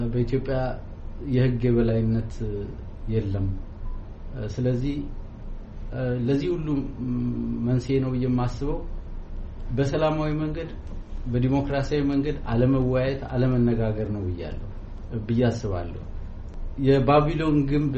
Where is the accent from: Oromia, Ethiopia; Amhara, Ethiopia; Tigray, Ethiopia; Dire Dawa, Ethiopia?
Amhara, Ethiopia; Bahir Dar; also born or lived in Addis Ababa; ጎጃም ባህር ዳር አካባቢ ነው ተወልጄ ያደግኩት። አዲስ አበባ ነው ብዙ ጊዜ ኖርኩት።